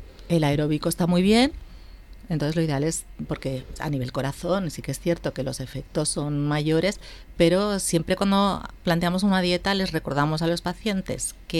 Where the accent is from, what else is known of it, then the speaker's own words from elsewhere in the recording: Spain; Y no olvidar que somos españoles.